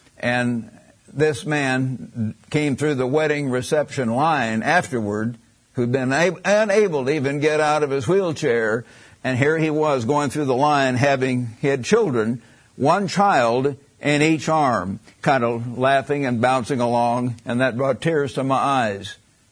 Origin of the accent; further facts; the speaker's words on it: Missouri, United States; by the way, I am from Missouri, the show me state